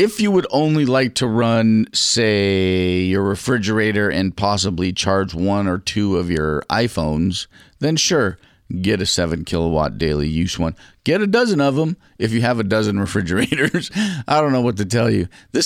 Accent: United States; Wait, hold on. I'm from America. Is that far? Because we don't do metric here?

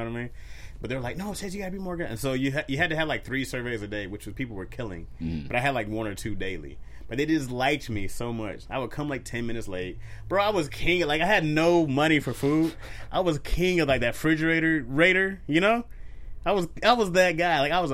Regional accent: Lansing, Michigan, United States; Some people are like, oh, I hate my hometown. I'm like, nah, like, I like Lansing. Like, I go back and I appreciate it. It was a great place to be raised.

